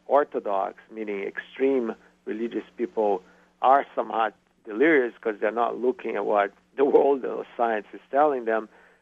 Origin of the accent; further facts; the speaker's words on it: Brazil; I grew up in Brazil where the Catholic Church is very strong